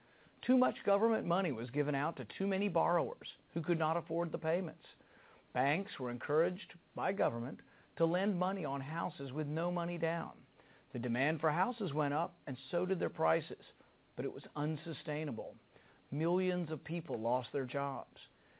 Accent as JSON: {"language": "English", "region": "Kentucky", "country": "United States", "said": "including my home state of Kentucky"}